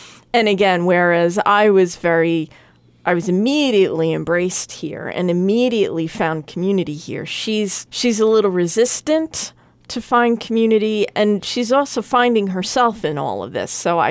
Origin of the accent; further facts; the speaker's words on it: Long Island, New York, United States; also born or lived in Massachusetts / North Carolina; I grew up in Long Island, and but I went to school in Massachusetts, so I spent about 10 years in southeastern Massachusetts. And then I lived in North Carolina for a while, so East Coast was always more my thing.